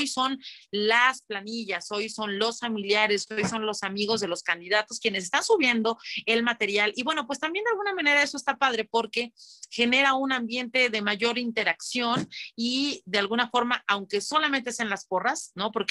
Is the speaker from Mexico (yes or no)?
yes; Mexico; está nuestra riqueza como mexicanas y mexicanos